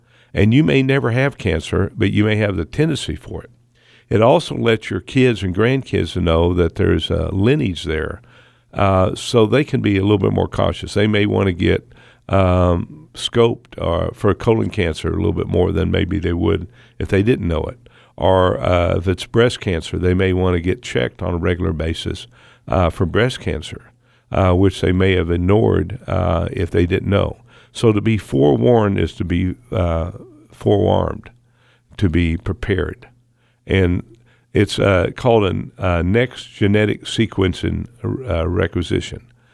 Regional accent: Woodward, Oklahoma, United States; I grew up in Woodward, Oklahoma, and that's my hometown.

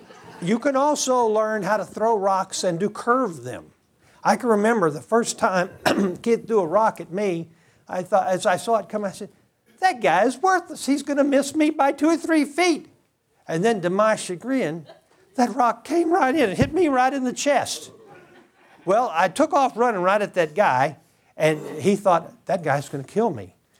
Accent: Texas, United States; See, I grew up in Texas. I'm a Texas boy. I was conceived in Texas. I was born in Texas. I grew up in Texas. I spent time in West Texas.

